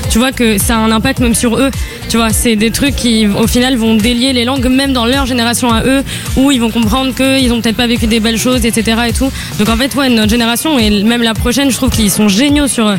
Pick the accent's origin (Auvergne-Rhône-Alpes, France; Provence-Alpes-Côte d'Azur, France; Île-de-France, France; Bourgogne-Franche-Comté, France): Île-de-France, France; Paris; À Paris, 17e.